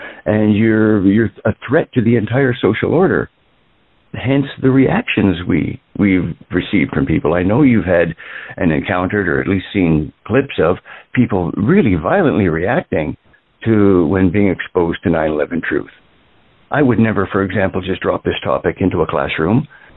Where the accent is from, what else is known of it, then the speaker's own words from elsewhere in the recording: Canada; now in United States; I'm a Canadian originally.